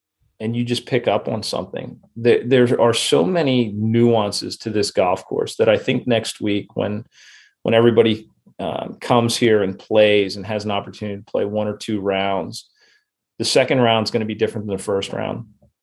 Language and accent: English; Pennsylvania, United States; I grew up in Lancaster County. So 20 minutes from the club, growing up on and playing most of the public courses in the area.